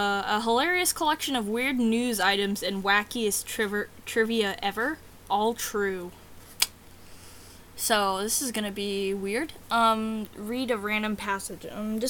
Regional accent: Pennsylvania, United States; Where am I from? I am from Eastern Pennsylvania. That's about as all I'm gonna tell you.

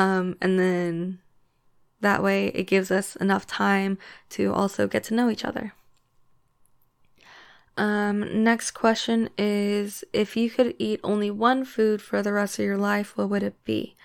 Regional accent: the South, United States; I'm from the US, I'm from the South, and then I'm also Korean, so I guess just a mix of those.

